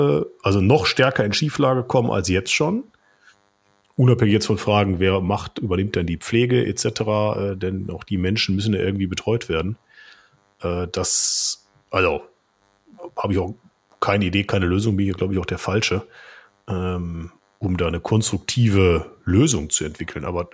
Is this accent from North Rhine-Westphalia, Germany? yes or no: yes; North Rhine-Westphalia, Germany; ich komme ja aus dem Ruhrgebiet